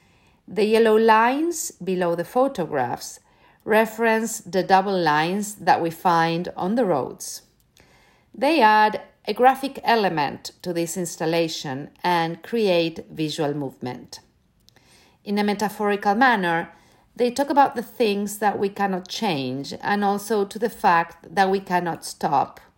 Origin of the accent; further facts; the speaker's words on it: Argentina; also born or lived in Miami; now in Los Angeles, United States; I'm originally from Argentina. I lived in Miami from 1997 till 2005, and then I moved to Los Angeles, which is where I now live.